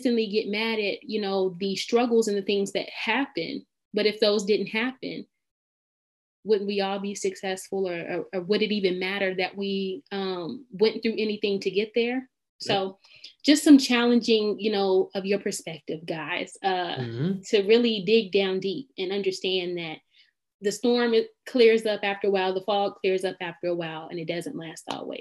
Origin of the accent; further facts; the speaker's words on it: Oklahoma, United States; I know I have a lot of listeners in Atlanta. I'm from Oklahoma.